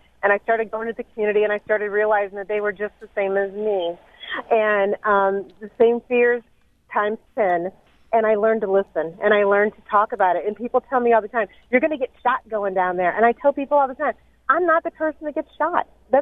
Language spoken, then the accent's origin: English; Caseyville, Illinois, United States; I was born and raised in Caseyville, which became a community after all the white flight out of East St. Louis.